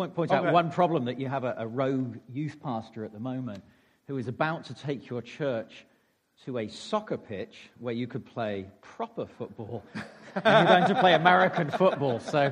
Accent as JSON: {"language": "English", "town": "Taunton", "region": "South West England", "country": "United Kingdom", "tie": "born or raised there", "said": "So I grew up in England, in Taunton in Somerset, which is in the southwest of England. So land in London, turn left and go about 2.5 hours."}